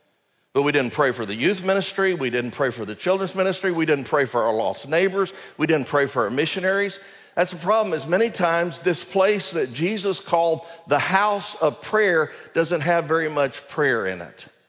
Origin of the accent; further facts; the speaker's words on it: Dallas, Texas, United States; I remember growing up in Dallas, in a suburb of Dallas, as a young person and hearing about missions